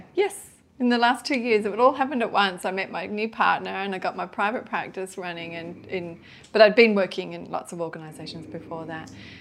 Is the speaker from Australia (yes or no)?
yes; Wagga Wagga, New South Wales, Australia; born there; Yeah, I was born in Wagga Wagga country.